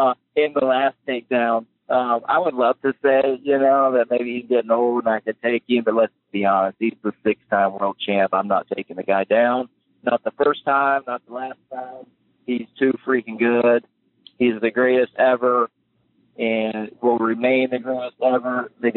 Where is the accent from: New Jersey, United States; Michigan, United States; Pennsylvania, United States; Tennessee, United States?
Tennessee, United States; also born or lived in Oklahoma; Where I grew up in Tennessee, everything is Coke.